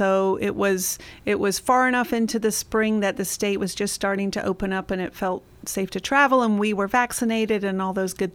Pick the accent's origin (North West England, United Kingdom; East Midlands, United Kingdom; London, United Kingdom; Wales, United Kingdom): East Midlands, United Kingdom; Nottingham; I grew up in Nottingham, England. Just, you know, for the UK, just a really normal upbringing smack in the middle of the UK.